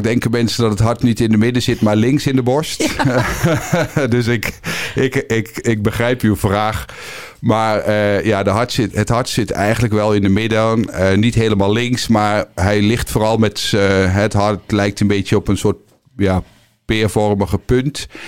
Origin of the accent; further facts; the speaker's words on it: Kampen, Overijssel, Netherlands; kwam ik bij het Rode Kruis in Kampen. Dus daar waar ik ben opgegroeid.